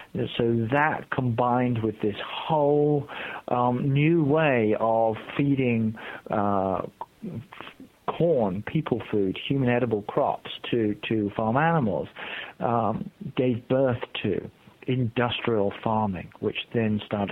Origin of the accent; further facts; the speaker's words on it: United Kingdom; they would leave my hometown in the UK and they would end up somewhere in Siberia.